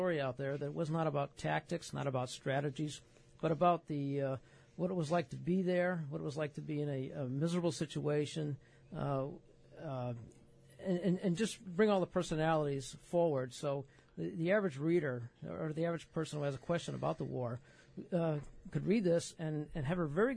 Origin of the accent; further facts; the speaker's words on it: Higginham, Connecticut, United States; Actually, it's a small town called Higginham.